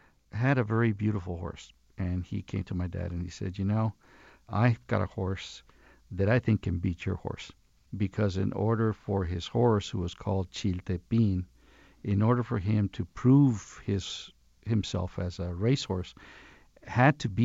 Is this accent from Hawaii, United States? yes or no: no; Douglas, Arizona, United States; also born or lived in Agua Prieta, Mexico; I grew up, I was born in Douglas. I was raised in Douglas during the school year. I was raised in Agua Prieta during the summer. When people ask me, where are you from? And I say, I am from Douglas, Agua Prieta.